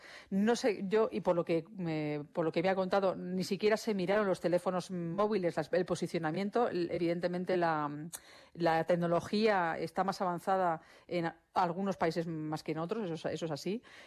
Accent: Spain

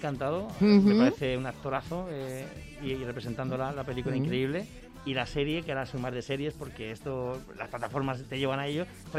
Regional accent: Piedralaves, Castile and León, Spain; Serranillos del Valle para vivir, Piedralaves, que es mi pueblo de toda la vida, aquí en Ávila

